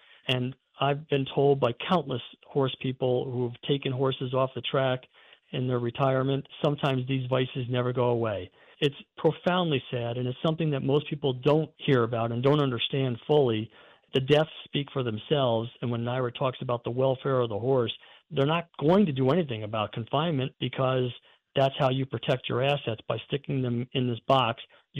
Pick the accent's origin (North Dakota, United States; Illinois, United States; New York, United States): New York, United States; born or raised there